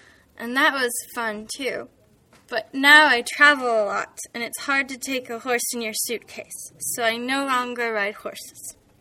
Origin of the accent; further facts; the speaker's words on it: San Francisco, California, United States; And I am from San Francisco, California, in the United States of America.